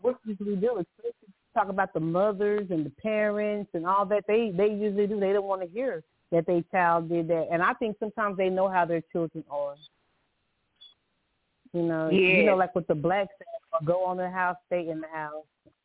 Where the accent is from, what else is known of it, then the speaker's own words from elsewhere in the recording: Louisiana, United States; we're originally from Louisiana. So I would go down there and stay summers, and that's when I would get that other side. When I came to Texas, life is different.